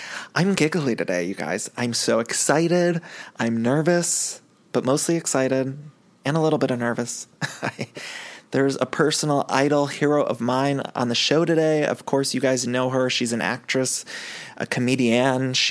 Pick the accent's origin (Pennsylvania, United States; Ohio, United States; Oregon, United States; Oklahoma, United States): Ohio, United States; You guys, when I was growing up in Ohio, sounds like I'm getting into a long story, and maybe I am.